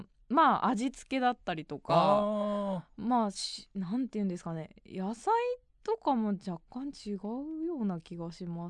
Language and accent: Japanese; Nagakute, Aichi, Japan; もう生まれも育ちももう長久手市で